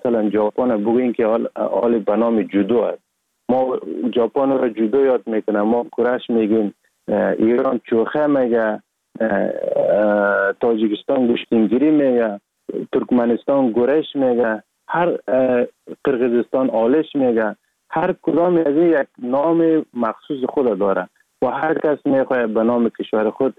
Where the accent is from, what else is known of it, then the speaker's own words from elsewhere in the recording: Sheberghan, Jowzjan, Afghanistan; also born or lived in Sar-e Pol; اصلا زاده ولایت سرپل هستم، در ولایت جوزجان کلان شدیم. تحصیلات ما، مکتب ما، همه چیز ما در ولایت جوزجان خواندیم. اصلا کورش هم در دوران طفولیت از اون ولایت جوزجان شروع کردیم. ولایت جوزجان شهر شبروان،